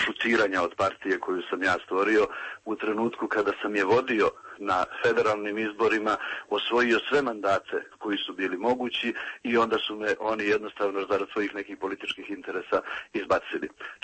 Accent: Montenegro; ja sam Crnogorac

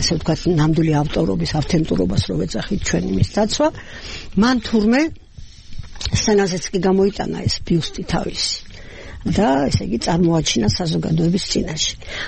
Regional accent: Sukhumi, Abkhazia, Georgia; მე წარმოშობით სოხუმიდან ვარ და უნივერსიტეტი იყო ჩემთვის ძალიან მნიშვნელოვანი რაღაცა

